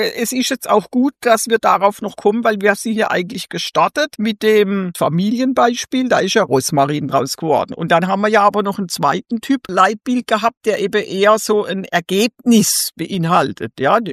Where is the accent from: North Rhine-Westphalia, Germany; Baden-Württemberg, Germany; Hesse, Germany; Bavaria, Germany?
Baden-Württemberg, Germany; als wird eine neue Sau durchs Dorf getrieben, sagt man bei uns im Schwarzwald.